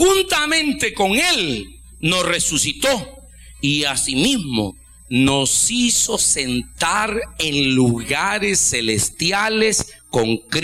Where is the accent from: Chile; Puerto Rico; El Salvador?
El Salvador; me sentí muy honrado como salvadoreño.